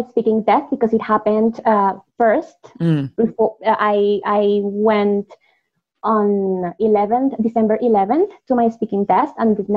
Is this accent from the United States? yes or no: no; Colombia; English is a second language; I'm from Colombia. And I'm so happy to be here on the show.